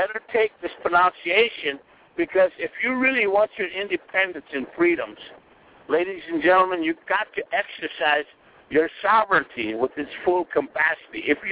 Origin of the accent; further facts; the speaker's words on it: South Dakota, United States; No, I'm from South Dakota, from the Pine Ridge Indian Reservation.